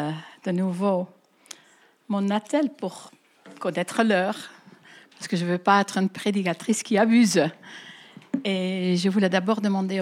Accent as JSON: {"language": "French", "country": "Netherlands", "second_language": "French", "said": "nous, les Néerlandais, pour ceux qui ne le savent pas encore, qui n'étaient pas là hier soir, donc moi je suis hollandaise des Pays-Bas, et c'est un beau petit pays"}